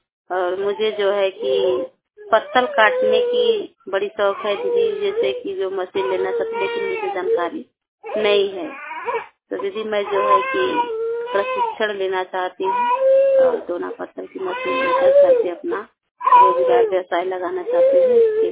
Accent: Raghopur, Uttar Pradesh, India; मैं गांव राघोपुर ब्लॉक भदोही जिला भदोही की निवासी हूँ।

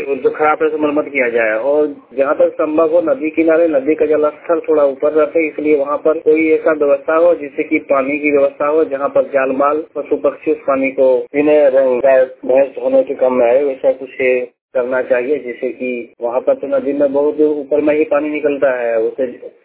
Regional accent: Hardakul, Jharkhand, India; देवघर जिला मेरा घर है, मेरा गांव का नाम है हरदकुल।

